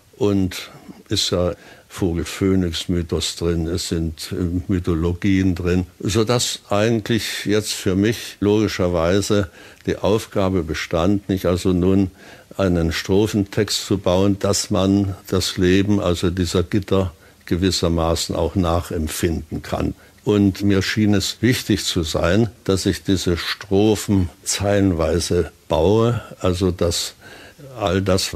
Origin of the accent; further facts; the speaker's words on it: Sudetenland, Czechia; moved away; Denn ich habe ja in einer ganz relativ schlimmen Weise nicht meine Heimat verloren. Wir sind in der wilden Vertreibung herausgeschmissen worden aus dem Sudetenland und wussten nicht mal, dass wir rausfliegen.